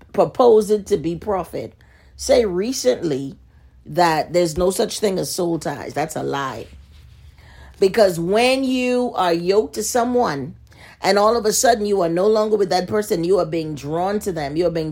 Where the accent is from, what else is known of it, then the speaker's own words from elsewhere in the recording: Bahamas; I saw recently in my country, I'm from the Bahamas originally